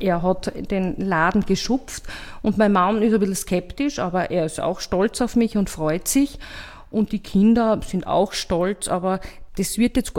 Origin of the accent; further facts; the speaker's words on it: Graz, Styria, Austria; Also ich bin in Gösting aufgewachsen und wir sind dann nach Eckenberg gezogen.